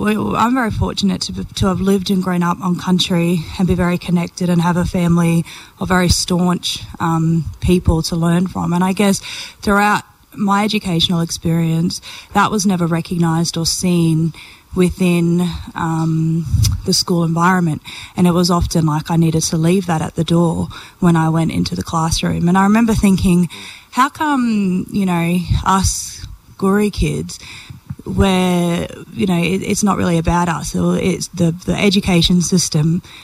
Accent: Stradbroke Island, Queensland, Australia; I'm from Stratty.

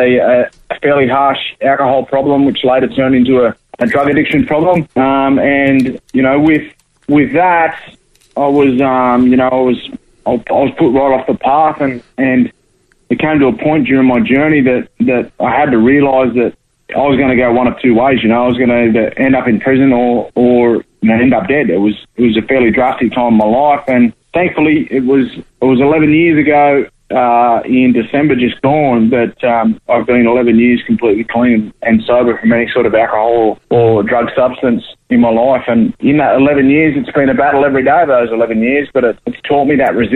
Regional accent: Wagga Wagga, New South Wales, Australia; also born or lived in Cowra; now in Dubbo, Australia; I'm a Wiradjuri man from down in New South Wales, and I was born in Cowra and raised in Wagga, but spent a lot of time all over the place, overseas and country New South Wales mostly. But, living out in Dubbo now and loving it back in the bush.

